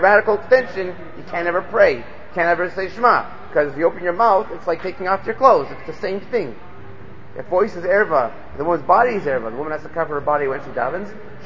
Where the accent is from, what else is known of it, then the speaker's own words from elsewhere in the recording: United States; but we grew up in America, let's face it, right?